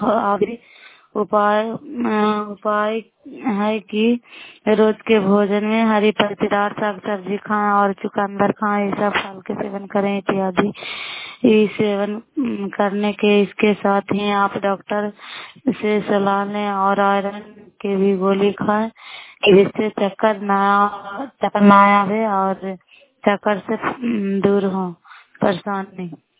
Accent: Bihar, India; नालंदा जिला कराई ब्लॉक की निवासी हूँ।

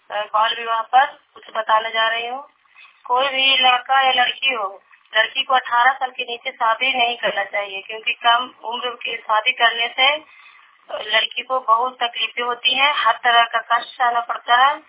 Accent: Kurama, India; मेरा गांव कुरामा है

